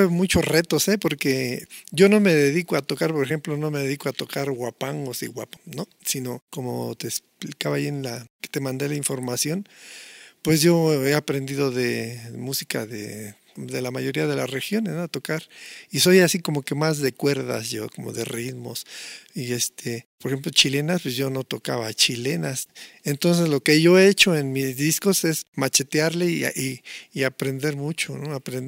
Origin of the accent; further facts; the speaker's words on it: Tlalnepantla, State of Mexico, Mexico; yo nací aquí en la colonia del Valle y me crié allá por Vallejo, por la calzada Vallejo, en la colonia Prado Vallejo que pertenece al municipio de Tlalnepantla.